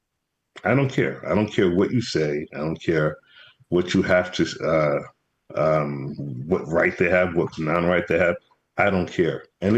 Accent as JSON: {"language": "English", "town": "Brooklyn", "region": "New York", "country": "United States", "said": "You know, I'm from Brooklyn."}